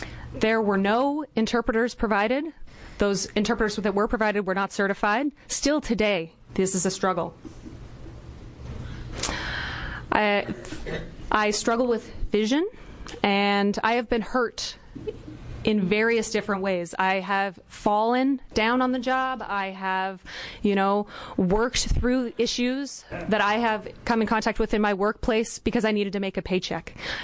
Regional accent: Roseburg, Oregon, United States; I'm from Roseburg, Oregon, and I am deafblind.

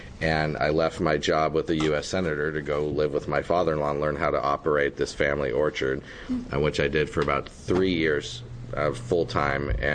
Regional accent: Coos Bay, Oregon, United States; where I grew up in Representative McEwen's district in Coos Bay, which was largely a timber economy, mostly entirely at that time when I was growing up.

